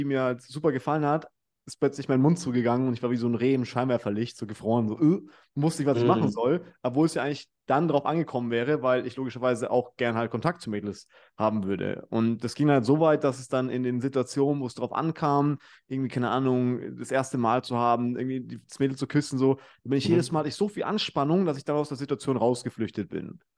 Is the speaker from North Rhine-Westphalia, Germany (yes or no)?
no; Munich, Bavaria, Germany; ich komme aus München.